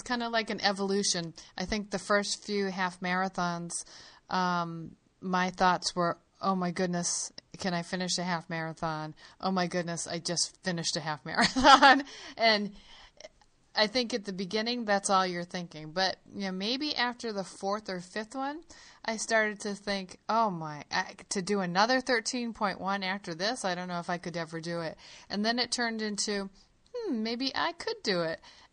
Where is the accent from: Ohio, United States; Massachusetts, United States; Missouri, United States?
Massachusetts, United States; I don't know if it's growing up in the Boston area, but that distance was just so much more than a half marathon.